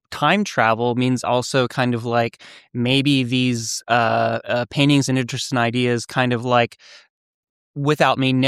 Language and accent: English; Bridgeport, Ohio, United States; I grew up in Ohio. I was born in Bel Air and right along the Ohio River in Bridgeport, Ohio, adjacent to West Virginia and Pennsylvania.